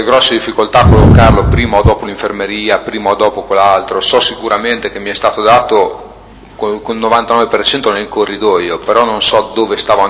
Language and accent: Italian; La Spezia, Liguria, Italy; mi diceva dove vieni, io sono a Spezia